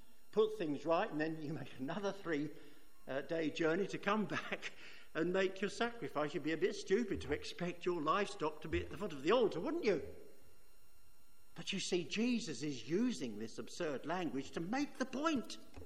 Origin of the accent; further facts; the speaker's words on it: United Kingdom; We're British people. When we go abroad, do we behave well?